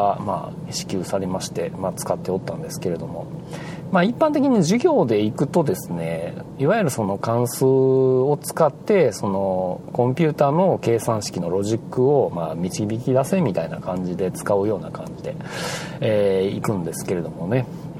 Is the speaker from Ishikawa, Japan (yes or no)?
no; Osaka, Japan; まあ、私大阪人なんで、まあ、大阪の梅田のですね